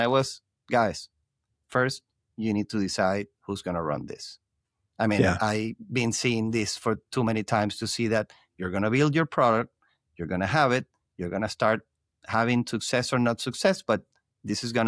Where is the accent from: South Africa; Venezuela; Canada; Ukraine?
Venezuela; moved away as an adult; now in United States; I'm originally from Venezuela. So my wife and I got married and decided to move to the US.